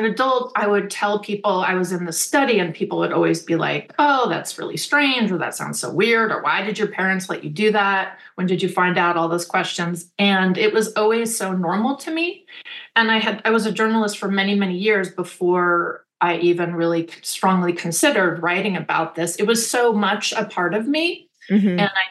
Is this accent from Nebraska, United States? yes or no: no; Berkeley, California, United States; I grew up in Berkeley. My mother was a feminist and my father left her when I was 10.